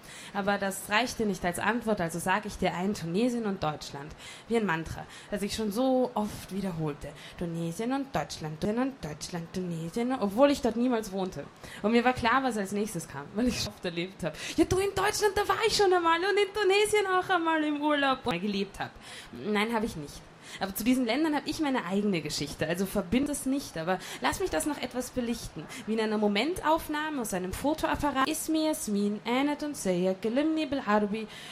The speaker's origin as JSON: {"language": "German", "region": "Vienna", "country": "Austria", "tie": "born or raised there", "accent": "German German", "said": "Ich komme aus Wien und habe mein ganzes Leben hier verbracht. Rede Bundesdeutsch, weil ich es von meiner Mutter nicht anders gelernt habe."}